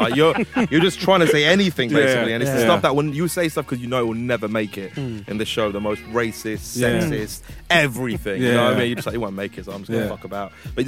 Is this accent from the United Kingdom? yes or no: yes; Hounslow, London, United Kingdom; I'm from Hounslow for real, and then I met Beats in college. I was in I went to West Thames College in West London.